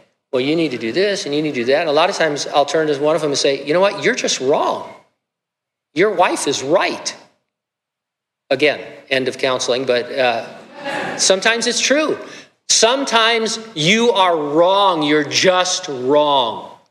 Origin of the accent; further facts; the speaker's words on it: California, United States; God, what were you thinking when I grew up in California? Now I happen to love California.